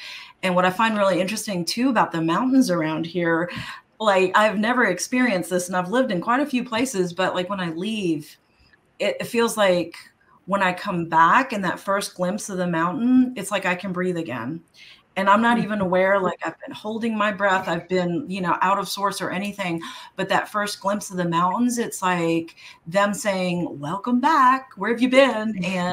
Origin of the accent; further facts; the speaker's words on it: New York City, New York, United States; Like even growing up in New York, I mean, I grew up in Washington Square Park, you know, and that has like little patches of grass and trees.